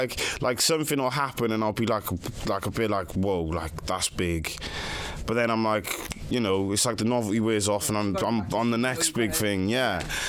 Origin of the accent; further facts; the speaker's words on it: Cardiff, Wales, United Kingdom; accent: Cardiff; I think in terms of my music, I think it's very Cardiff based on, like, my accent.